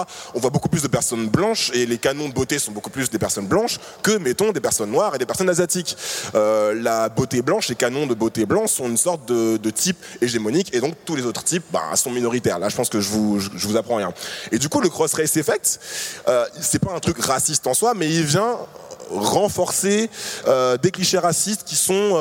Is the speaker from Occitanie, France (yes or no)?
no; Paris, Île-de-France, France; also born or lived in Martinique; Je suis né en Martinique, je vis à Paris depuis que j'ai 6 ans